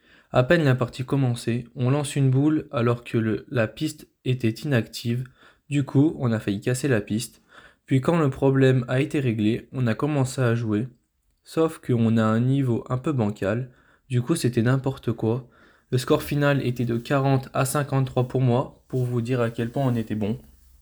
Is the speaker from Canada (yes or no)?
no; Romans-sur-Isère, Auvergne-Rhône-Alpes, France; born there; j'ai 15 ans et je suis né à Romans le 13 novembre 2008.